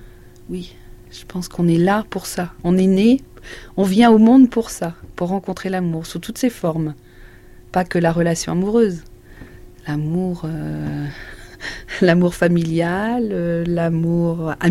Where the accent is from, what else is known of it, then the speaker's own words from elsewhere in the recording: Hauts-de-France, France; je suis picarde. Picarde, et donc j'ai grandi le long de Seine-Maritime, Picardie, la Côte d'Opale.